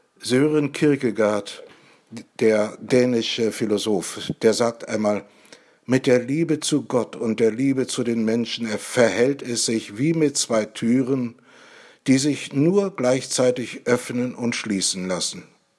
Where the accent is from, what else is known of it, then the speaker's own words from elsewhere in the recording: East Germany, Germany; Ich weiß, wovon ich rede. Ich komme aus der DDR und habe das Dritte Reich miterlebt.